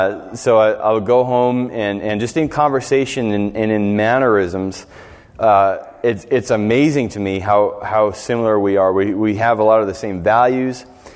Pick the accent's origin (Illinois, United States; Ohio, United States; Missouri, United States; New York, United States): New York, United States; Utica; now in Oneonta, United States; I'm from the Utica area, and I came down here for college and met my wife and made some awesome friends and family here in Oneonta, so we decided to stick around here.